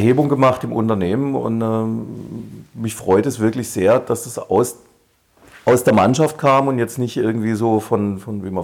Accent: Baden-Württemberg, Germany; als Badener

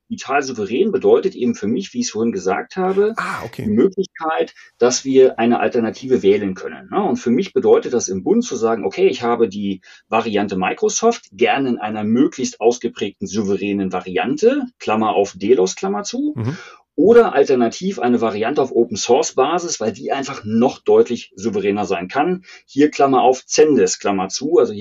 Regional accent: Schleswig-Holstein, Germany; Ich bin Schleswig-Holsteiner.

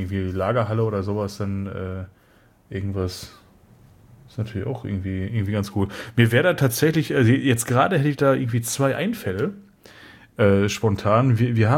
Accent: North Rhine-Westphalia, Germany; ich komme ja auch aus NRW, so ursprünglich

